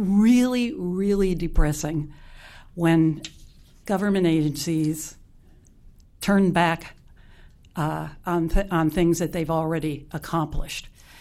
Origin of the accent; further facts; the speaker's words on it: New York City, New York, United States; born there; now in Winona, United States; actually, I've lived in Winona for 30 years, but I was born in New York City.